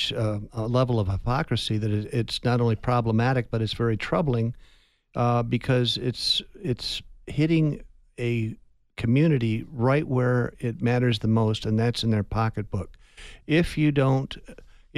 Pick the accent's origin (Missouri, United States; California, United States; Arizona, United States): Arizona, United States; Tucson; And I was always told growing up in Tucson, never complain about the rain.